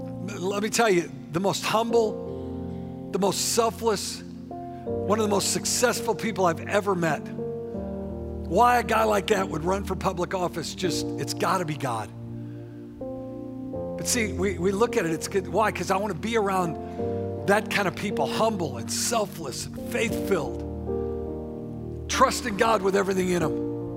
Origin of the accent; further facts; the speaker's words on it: St. Louis, Missouri, United States; I was from St. Louis, and when St. Louis had the Cardinals there, the St. Louis football Cardinals, they were rivals of the Eagles.